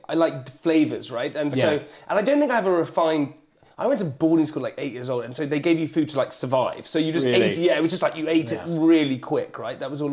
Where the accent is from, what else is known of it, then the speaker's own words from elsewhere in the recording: Cirencester, South West England, United Kingdom; also born or lived in London; So I grew up in the countryside. So I grew up just near Cirencester, in sort of Gloucestershire area. And then parents divorced at, like, 7 years old, moved to London with my mum.